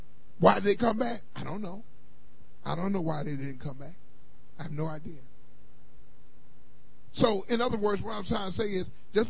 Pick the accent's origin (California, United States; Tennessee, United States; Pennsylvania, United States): Pennsylvania, United States; Philadelphia; I grew up in Philadelphia.